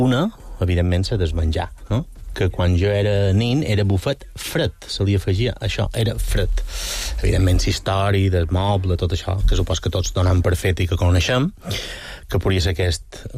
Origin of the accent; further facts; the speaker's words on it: Balearic Islands, Spain; Som molt mallorquí.